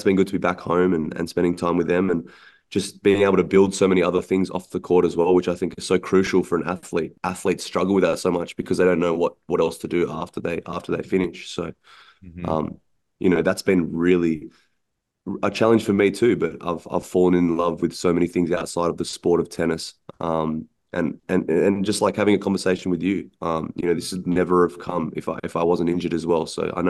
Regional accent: Australia; because I was from Australia and I was traveling 6-7 months a year away from my family. Because in Australia, we have barely any tournaments here.

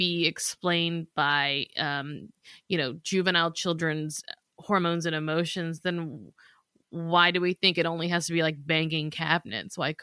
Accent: the South, United States; Yes, that's my friend. We're from the South.

